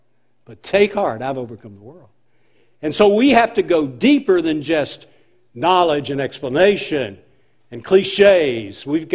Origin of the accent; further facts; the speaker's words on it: Alabama, United States; I grew up in Alabama in the 60s, and I saw so much social injustice. Man, it was a very racially charged time.